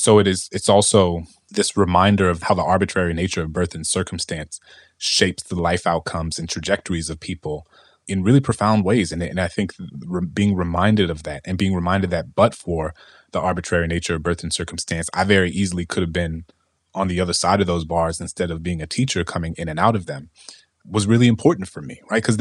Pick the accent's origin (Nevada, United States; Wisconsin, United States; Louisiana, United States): Louisiana, United States; New Orleans; you're a black kid growing up in New Orleans and I grew up in a very mixed income neighborhood. I went to a very sort of mixed income set of public schools.